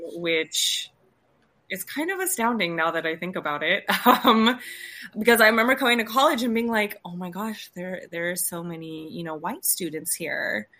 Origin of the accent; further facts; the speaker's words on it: Punjab, India; now in California, United States; being in California, it's very different from growing up in Punjab